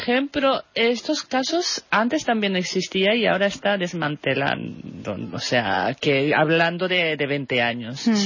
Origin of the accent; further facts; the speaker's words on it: Japan; Spanish is a second language; now in Barcelona, Spain; Soy japonesa, pero que estoy viviendo aquí en España, en Barcelona, y me siento mejor vivir aquí que en Japón.